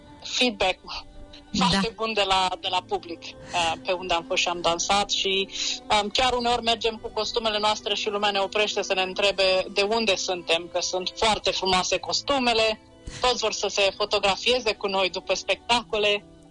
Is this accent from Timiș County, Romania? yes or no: no; Bacău, Bacău County, Romania; Sunt din Bacău